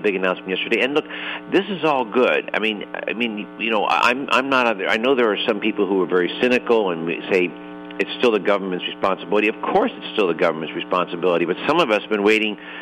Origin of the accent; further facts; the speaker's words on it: Los Angeles, California, United States; I grew up in Los Angeles, and yet I wrote about places I had never went to when I grew up in there